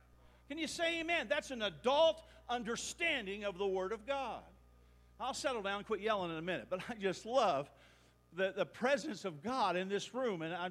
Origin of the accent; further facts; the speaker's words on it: Ohio, United States; I'm from Ohio, everyone's guys.